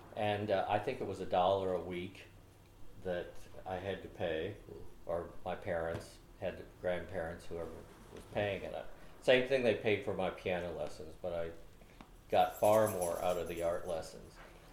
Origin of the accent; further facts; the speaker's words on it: Bucyrus, Ohio, United States; I was born on June 17th, 1944. In a very small farm town in central Ohio, Bucyrus, Ohio. But after my mother took me home from the hospital, I spent the next 6.5 years on a farm.